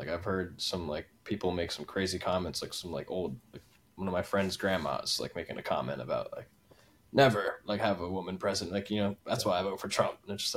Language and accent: English; Long Island, New York, United States; And growing up in the Long Island and on the East Coast, that's pretty much most of that area is that.